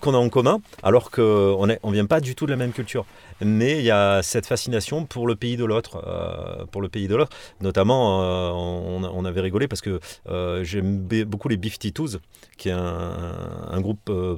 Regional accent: Aix-en-Provence, Provence-Alpes-Côte d'Azur, France; born there; moi je suis né à Aix

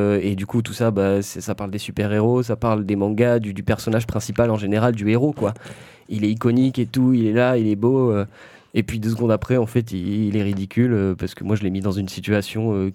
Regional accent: Toulon, Provence-Alpes-Côte d'Azur, France; j'ai grandi à Toulon

